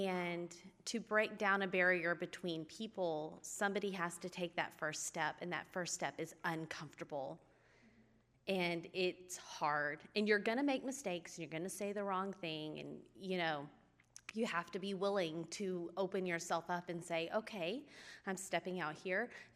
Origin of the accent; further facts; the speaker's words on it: the South, United States; trying to think about the different aspects of my life from growing up in the South